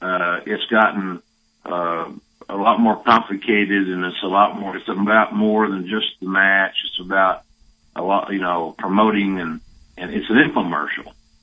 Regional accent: the South, United States; accent: Southern; still got kind of bashed here, there, and yon about my Southern accent, but I'm not ashamed of my Southern accent. I'm proud of how I sound, and because all it does is indicate where I came from

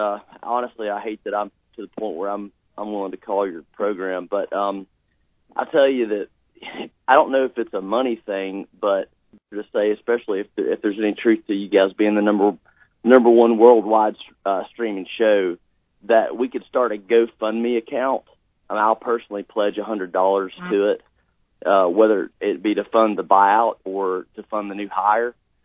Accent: Knoxville, Tennessee, United States; I was born in Knoxville.

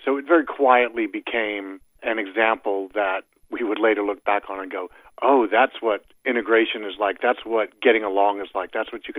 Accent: Memphis, Tennessee, United States; I'm born and raised in Memphis

